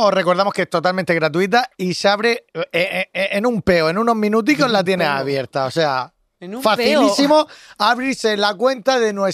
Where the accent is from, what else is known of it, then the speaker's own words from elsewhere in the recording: Murcia, Region of Murcia, Spain; porque soy de Murcia